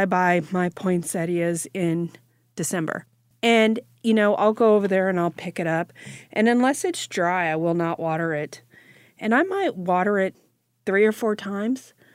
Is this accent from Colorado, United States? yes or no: no; Texas, United States; I felt like when I was a kid growing up in Texas, it was everywhere.